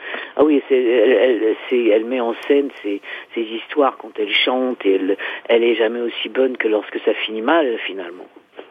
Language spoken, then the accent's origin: French; Paris, Île-de-France, France; Je n'habite pas loin de Pigalle. Moi, je suis une Parisienne. Je suis née dans le 9e. J'ai pas beaucoup voyagé, finalement. J'ai habité Belleville. Métro Couronne, j'ai habité avenue Jean Jaurès dans le 19e.